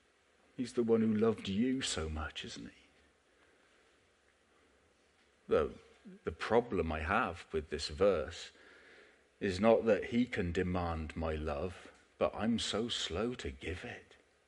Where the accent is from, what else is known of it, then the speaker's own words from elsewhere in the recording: Bradford-on-Avon, South West England, United Kingdom; He was walking through my hometown in Bradford-on-Avon back in the 1980s.